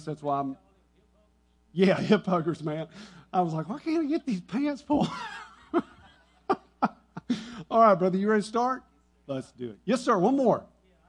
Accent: Duncanville, Texas, United States; We had a family of three boys living next door to us when I grew up in Duncanville, and we were of meager means

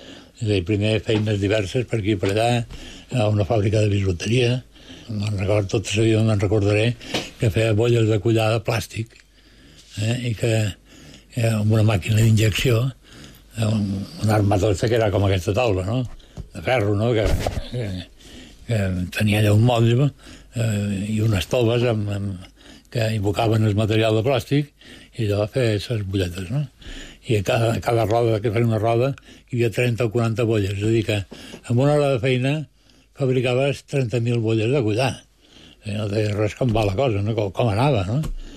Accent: Balearic Islands, Spain; also born or lived in Madrid; vaig arribar a Menorca que tenia 10 anys. Ja en tens 73, ja em diràs tu, si no som menorquino, no sé què som.

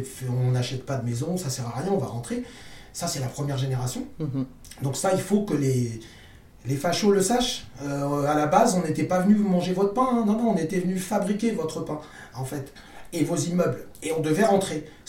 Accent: France; mais on est français. On est des vrais français, la preuve, on râle tout le temps. On est vraiment français

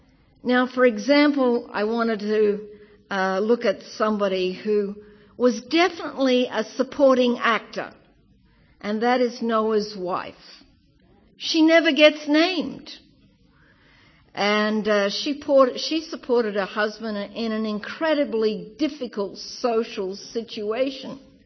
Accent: Toowoomba, Queensland, Australia; I'm from Australia. I came from a town called Toowoomba, the Aboriginal name, and it actually means the black swamp.

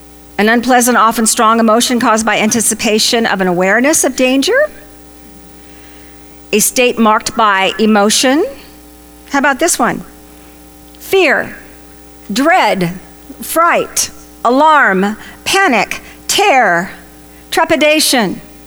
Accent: Venice, California, United States; I was born in Venice in 1950, and I learned how to swim in Venice Beach.

